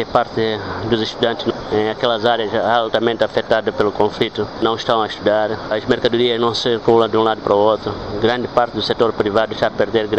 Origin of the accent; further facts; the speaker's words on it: Mozambique; Julgo eu que estarmos em condições, como moçambicano, de encontrar esta solução definitiva para o país.